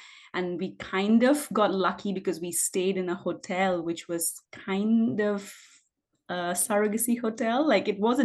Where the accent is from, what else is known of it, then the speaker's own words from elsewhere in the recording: India; now in Australia; I'm actually from India as well. And right now I'm pursuing a PhD from Griffith University here in Australia.